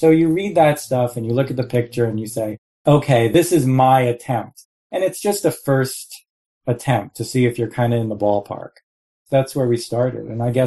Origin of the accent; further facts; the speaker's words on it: New York, United States; but I'm a New Yorker. So I heard about that they were going to be in New York